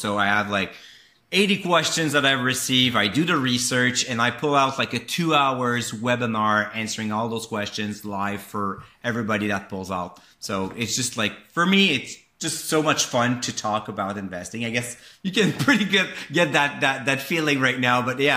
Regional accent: Canada; accent: French; Even though I'm Canadian, even though I have that weird French accent, I do cover US stocks.

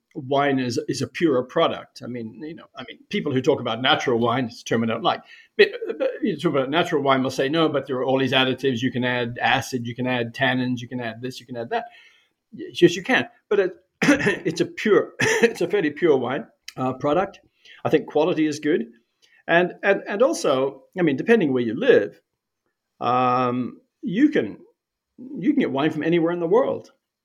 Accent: New Zealand; I grew up in New Zealand.

